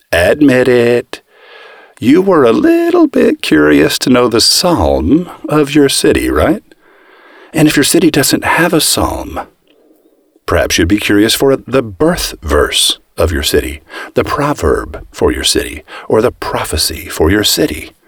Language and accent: English; Broken Arrow, Oklahoma, United States; The latitude for my hometown of Broken Arrow, Oklahoma, which prior to 1907 was Indian territory, is 36 degrees 6 minutes north.